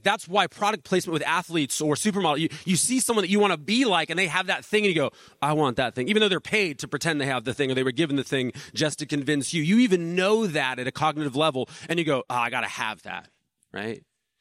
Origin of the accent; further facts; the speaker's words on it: Chula Vista, California, United States; I grew up in South San Diego, West Chula Vista